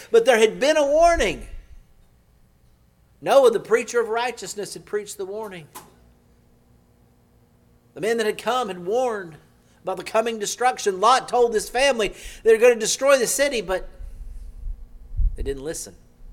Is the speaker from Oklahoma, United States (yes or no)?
yes; Oklahoma, United States; I grew up in Southwest Oklahoma. I always told people we were the 10 pin of Tornado Alley.